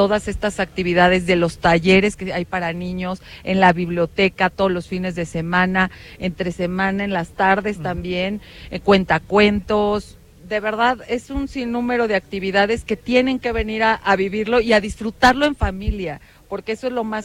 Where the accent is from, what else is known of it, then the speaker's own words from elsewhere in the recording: Mexico; estas tradiciones que a nosotros como mexicanos son tan importantes